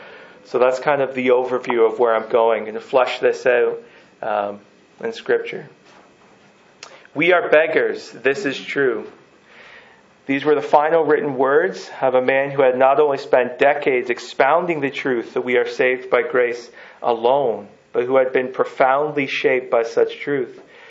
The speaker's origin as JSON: {"language": "English", "town": "Peterborough", "region": "Ontario", "country": "Canada", "said": "for those of you who don't know. I am from Peterborough, and I pastored a church there called The Gathering."}